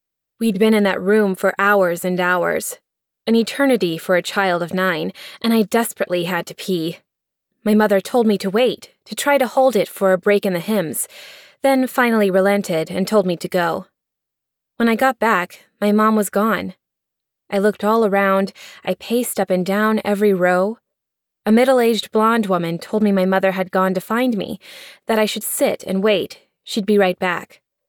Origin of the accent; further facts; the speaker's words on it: Tutelo, Virginia, United States; But at the age of 8, anything more than 20 minutes from my hometown of Tutelo, Virginia, might as well have been Antarctica.